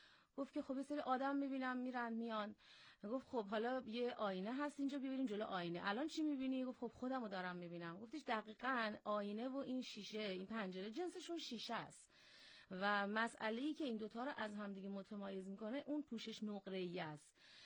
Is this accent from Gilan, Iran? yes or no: no; Dezful, Khuzestan, Iran; عمده فعالیت که توی خود شهر خودمون دسفوله